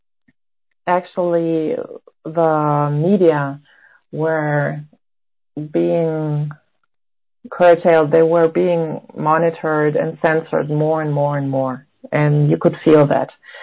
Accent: Germany; English is a second language; I come from Germany, from West Germany

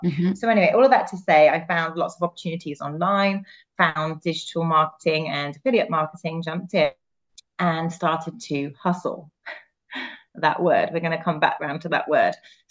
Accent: England, United Kingdom; moved away as an adult; now in Florida, United States; this accent is obviously not from America. I'm originally from England. I live in Florida. I've been here for 7 years since I met my Floridian and married my Floridian husband.

